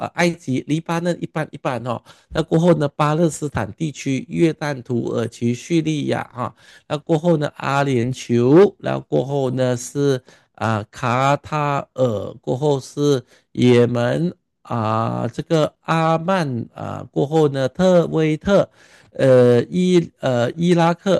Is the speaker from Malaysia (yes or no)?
yes; Malaysia; 所以我们马来西亚人都很讨厌他，极其讨厌他